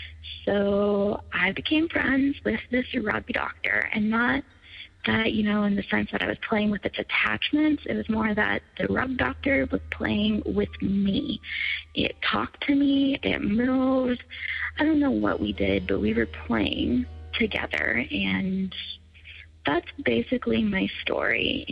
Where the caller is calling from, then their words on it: Lincoln, Nebraska, United States; I'm calling from Lincoln, Nebraska